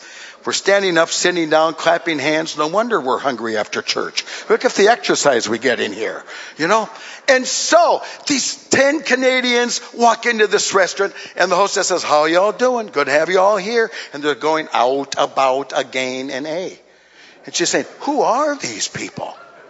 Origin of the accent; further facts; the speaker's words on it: Duluth, Minnesota, United States; born there; Now, I was born in Duluth, Minnesota.